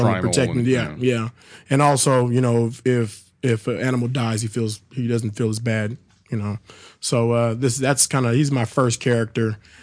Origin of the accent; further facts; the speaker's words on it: Sacramento, California, United States; I know the places to go when I'm in my hometown of Sacramento.